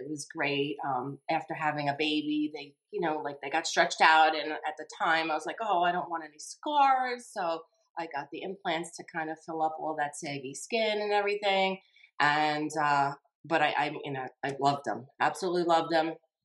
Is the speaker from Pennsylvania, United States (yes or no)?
no; Long Island, New York, United States; I'm from Long Island, New York.